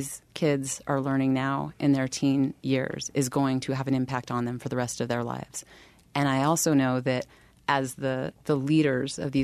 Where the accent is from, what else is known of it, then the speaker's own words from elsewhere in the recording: Belen, New Mexico, United States; Well, I was, you know, my family was low income growing up. We were born and raised in Belen, five of us kids.